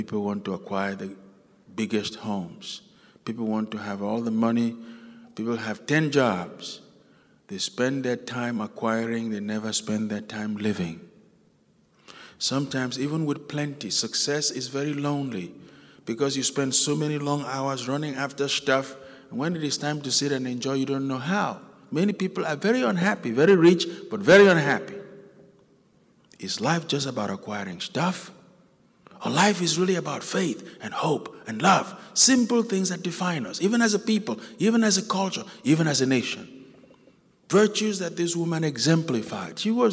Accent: Nigeria; Where I grew up in Nigeria, people don't live up to the age of 90.

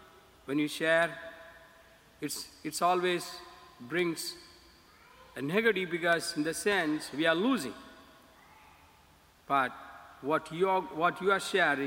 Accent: India; English is a second language; now in New York, United States; from India, and currently I'm serving in the Archdiocese of New York

